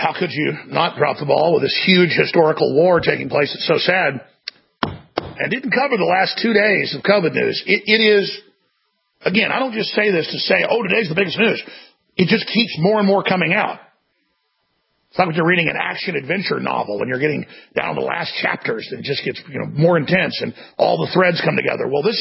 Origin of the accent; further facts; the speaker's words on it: Dallas, Texas, United States; bigger than my hometown, Dallas.